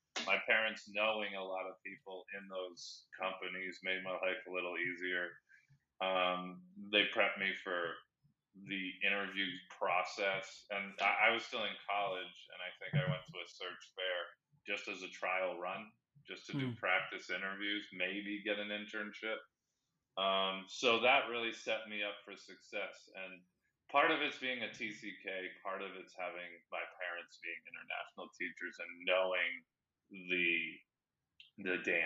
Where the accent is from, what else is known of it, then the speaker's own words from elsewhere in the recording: Indonesia; first language Indonesian; English is a second language; I mean, obviously I'm not Indonesian, but I learned Indonesian before I learned English because of my nanny. And the culture, just everything makes sense to me. Favorite food is Indonesian.